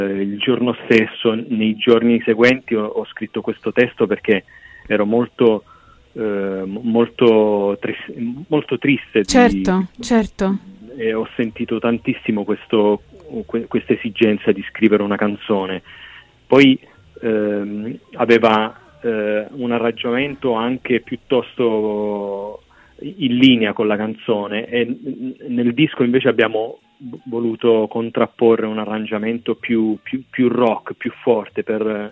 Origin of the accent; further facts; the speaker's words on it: Abruzzo, Italy; also born or lived in Rome; Sì, io sono abruzzese e anche romano, perché sono nato a Roma, ma ho vissuto poi tutta la mia vita in Abruzzo. I miei nonni erano a Monteverde, quindi ho avuto la fortuna di passare molto tempo a Roma.